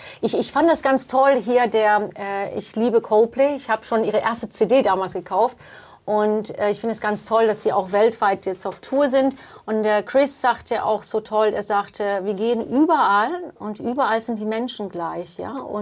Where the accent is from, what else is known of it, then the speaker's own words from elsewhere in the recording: Spain; first language English; German is a second language; ich habe einen irischen Passport, aber ich bin in Spanien geboren.